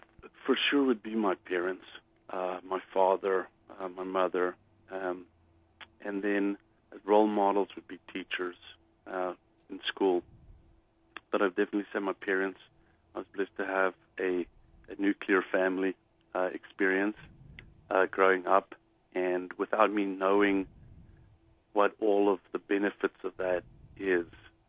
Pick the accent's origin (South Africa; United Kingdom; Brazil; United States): South Africa; I grew up in the 80s in South Africa, which was still a racially divided country.